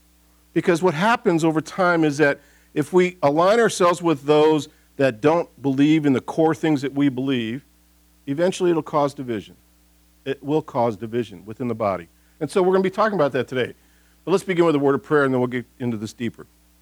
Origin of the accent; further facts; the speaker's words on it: Michigan, United States; I grew up in Michigan where there's a lot of apples.